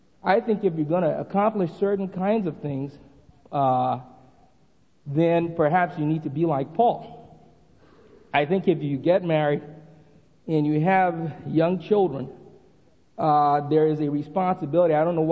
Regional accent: Liberia; I know I grew up in Liberia, West Africa. And the Bassa peoples from whom my mother is of the Bassa tribe

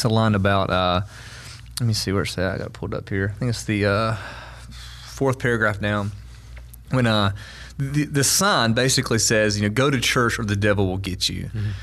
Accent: the South, United States; No, actually, believe it or not, I am from the South.

